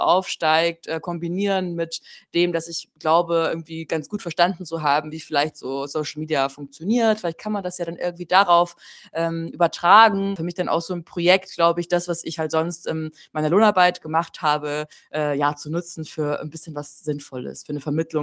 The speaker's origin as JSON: {"language": "German", "region": "Bavaria", "country": "Germany", "said": "Ich komme ursprünglich aus Bayern."}